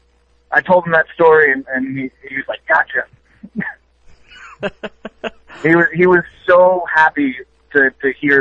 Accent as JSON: {"language": "English", "region": "New York", "country": "United States", "said": "I'm originally from New York, and the first live show I ever went to was Madison Square Garden"}